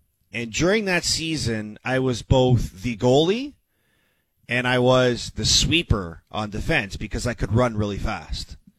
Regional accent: Canada; That was a really, really proud moment for me yesterday as a Canadian because I felt the emotions of being Canadian.

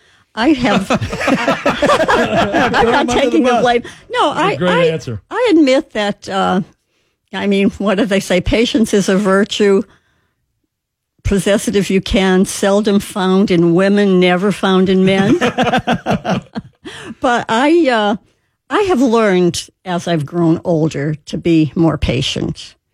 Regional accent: Wilkes-Barre, Pennsylvania, United States; also born or lived in Cleveland / New Jersey; I grew up in Wilkes-Barre, PA, and they had a Cleveland Indian farm club. So I was a Cleveland Indian fan before we moved to Cleveland.

